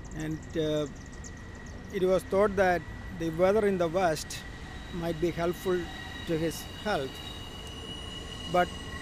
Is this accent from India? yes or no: yes; India; mostly quotes of Henry David Thoreau, Ralph Waldo Emerson, in newspaper editorial pages while I was growing up in India.